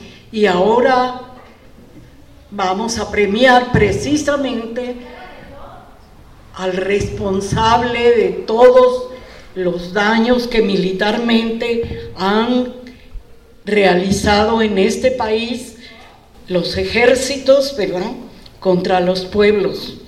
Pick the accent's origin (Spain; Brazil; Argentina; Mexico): Mexico